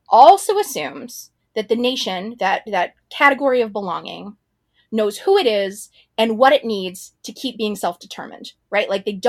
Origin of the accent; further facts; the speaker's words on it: United States; So I am not a Jewish person, but I am an American person, which means Israel being the largest recipient of U.S. foreign aid means that Israeli state violence is also done in my name.